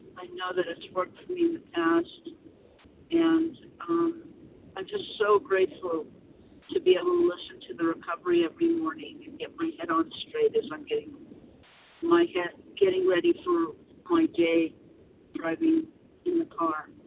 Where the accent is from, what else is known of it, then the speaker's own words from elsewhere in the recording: California, United States; I am from Northern California.